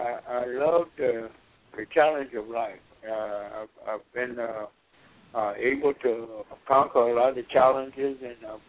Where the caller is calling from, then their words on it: Norfolk, Virginia, United States; I'm calling from Norfolk, Virginia.